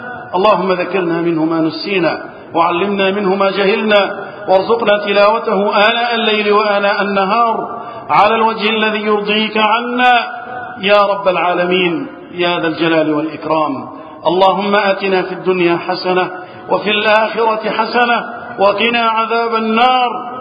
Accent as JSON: {"language": "Arabic", "country": "Egypt", "said": "اللهم احفظ بلدنا مصر وسائر بلاد المسلمين من الفتن."}